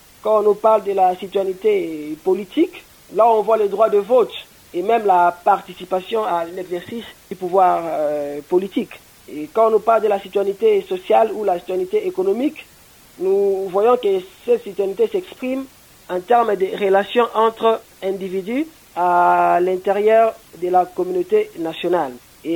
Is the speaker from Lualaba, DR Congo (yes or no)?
yes; Lualaba, DR Congo; Nous venons de réaliser un grand travail ici chez nous au Lualaba.